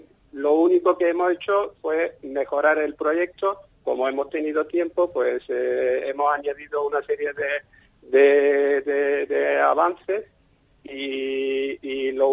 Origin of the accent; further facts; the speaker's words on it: Turkey; born there; Spanish is a second language; yo como nací en Turquía y conozco bien la liga